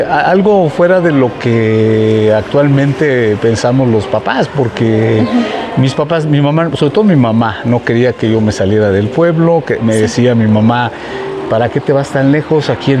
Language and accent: Spanish; Juchitán, Oaxaca, Mexico; first language Zapotec; Spanish is a second language; yo soy originario de Juchitán, Oaxaca, un pueblo indígena en el istmo de Tehuantepec. Yo soy indígena, hablo una lengua materna que es el zapoteco.